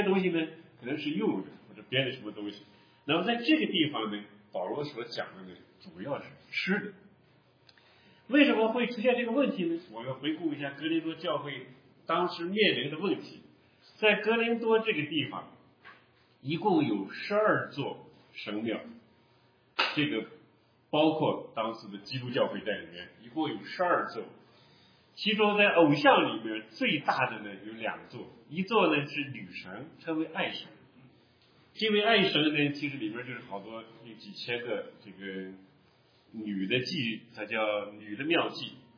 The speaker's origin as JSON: {"language": "Chinese", "country": "China", "said": "一说祭物呢，我们中国人并不太陌生，对吧？因为我们中国人，你从小长大的环境里面，你会接触到佛教，会接触到道教"}